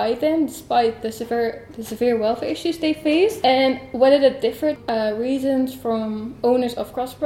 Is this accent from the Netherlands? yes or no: yes; Netherlands; I'm originally from the Netherlands.